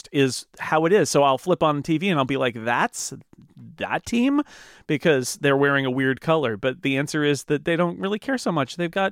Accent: United States; So I, as an American sports fan, to have Arsenal, which is a red and white team, say, yes, but sometimes we wear yellow and other times we wear blue.

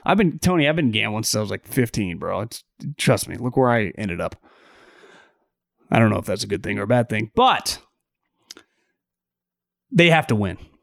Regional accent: Davis, California, United States; And I grew up in Davis, but it's closer to Sacramento than, let's say, San Francisco.

